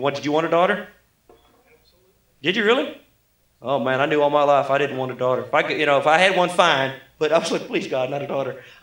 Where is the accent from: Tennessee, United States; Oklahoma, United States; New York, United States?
Oklahoma, United States; Tulsa; I'm from Tulsa, Oklahoma, hence the Mr. Haney accent here.